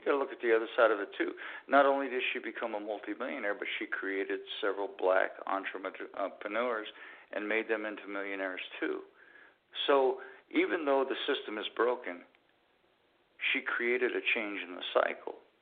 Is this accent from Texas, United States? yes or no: no; California, United States; moved away; I'm originally from California. Okay, I moved to the Midwest 23